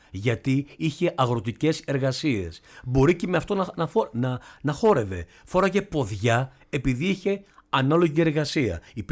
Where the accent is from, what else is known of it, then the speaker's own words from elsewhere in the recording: Crete, Greece; Ναι, μπορώ να φορέσω μια φορεσιά και να δείξω ότι είμαι από την Κρήτη